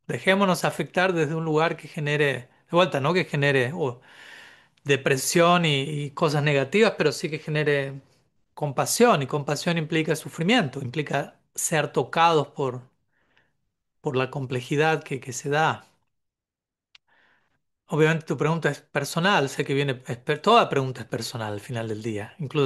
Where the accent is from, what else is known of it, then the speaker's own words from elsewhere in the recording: Buenos Aires, Argentina; born there; yo nací en el Bajo Flores, en Buenos Aires. El nombre mismo del barrio define el barrio. Empieza en la palabra bajo. A unas pocas cuadras de una de las peores villas del país.